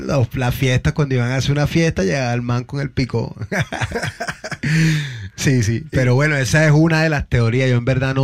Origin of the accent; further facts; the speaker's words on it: Colombia; moved away; desde que yo llegué de Colombia para acá, fue como que lo que encontré inmediato, ya, porque en Colombia no escuchaba mucho hip hop